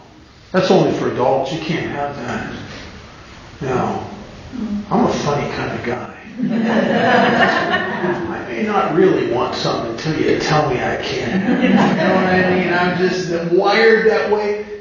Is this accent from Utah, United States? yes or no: no; Pennsylvania, United States; Now, I grew up in Pennsylvania, there were these farmer's markets outside of town